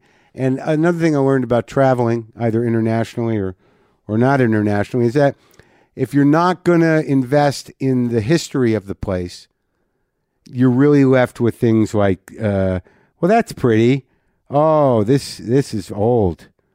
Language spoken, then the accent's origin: English; New Mexico, United States; Where I literally don't know any Spanish, even though I grew up in New Mexico.